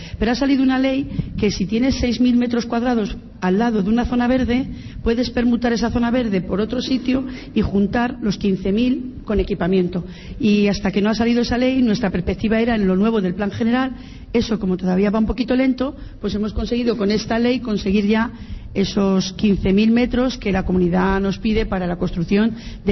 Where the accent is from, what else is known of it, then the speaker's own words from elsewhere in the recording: Madrid, Community of Madrid, Spain; Pues es un problema. Como soy madrileña, dirías, bueno, esta mujer es políticamente correcta.